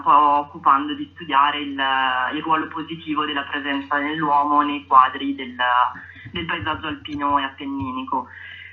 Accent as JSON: {"language": "Italian", "town": "Milan", "region": "Lombardy", "country": "Italy", "said": "siamo appunto partiti da Milano, noi siamo di Milano, con tutta l'attrezzatura video"}